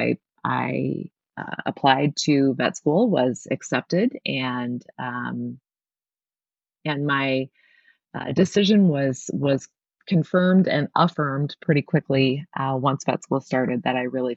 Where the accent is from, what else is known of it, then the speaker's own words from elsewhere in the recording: Ames, Iowa, United States; I grew up in Ames, Iowa, center of the state, and also home of Iowa State University